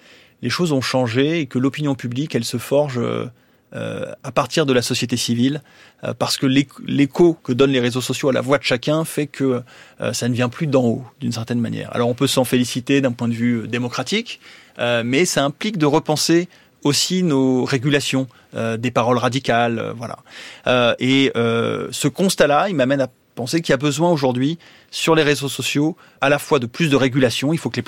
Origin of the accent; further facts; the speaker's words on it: Toulouse, Occitanie, France; born there; je suis né à Toulouse